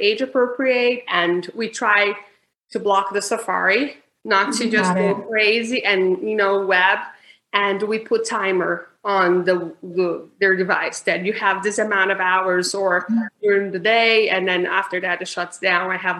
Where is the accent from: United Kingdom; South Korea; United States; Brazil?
Brazil; English is a second language; FYI, Kimberly, I'm from Brazil. Sometimes the English words disappear.